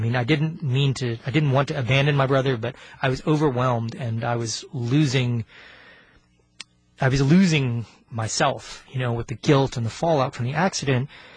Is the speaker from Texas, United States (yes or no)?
yes; Houston, Texas, United States; I grew up here in Houston, and my parents are from South Korea, and they emigrated to Houston to complete their training before I was born.